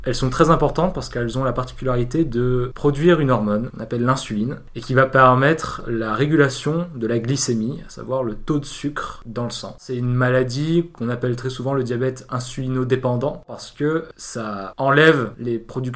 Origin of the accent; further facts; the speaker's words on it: Avignon, Provence-Alpes-Côte d'Azur, France; born there; 20 ans, je suis en 3e année de licence à Sorbonne Université spécialisée en sciences de la Terre. Je suis né à Avignon en 98.